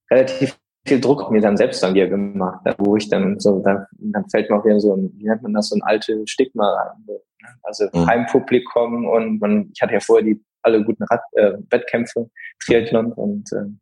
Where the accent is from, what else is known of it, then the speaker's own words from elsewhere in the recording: Düsseldorf, North Rhine-Westphalia, Germany; in Düsseldorf, in meiner Heimatstadt, der Grand Départ